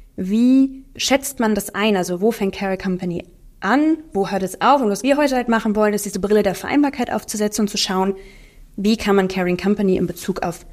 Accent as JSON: {"language": "German", "region": "North Rhine-Westphalia", "country": "Germany", "tie": "born or raised there", "said": "ich bin im Ruhrgebiet aufgewachsen und wir hatten Zechensiedlungen, Werksiedlungen, Eisenbahnersiedlungen."}